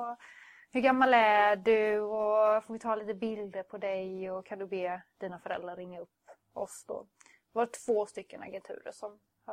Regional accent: Huskvarna, Jönköping County, Sweden; now in Växjö, Sweden; Jag är uppvuxen utanför Jönköping, Huskvarna, Aneby, de trakterna. Ja, jag är lantisbrud i grund och botten.

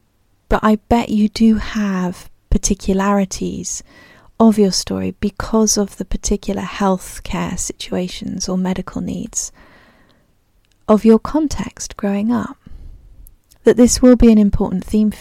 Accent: Niger; Growing up in Niger, if you wore a zani, or that loose piece of fabric wrapped around your waist as a skirt, you didn't have to buy that in a particular size.

